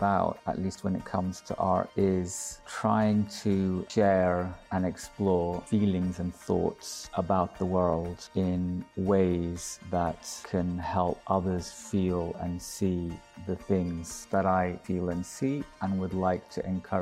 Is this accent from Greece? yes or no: no; Istanbul, Turkey; English is a second language; moved away as an adult; also born or lived in London; now in United States; I was born in Istanbul, Turkey, and I grew up there. I went to university in Turkey, but then I left when I was 21 and I moved to London. And I lived in London for 21 years.